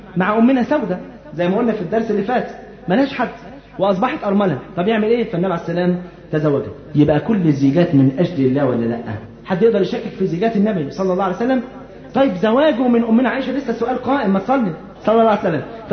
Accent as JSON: {"language": "Arabic", "country": "Egypt", "said": "يعني على سبيل المثال احنا عندنا في مصر هنا"}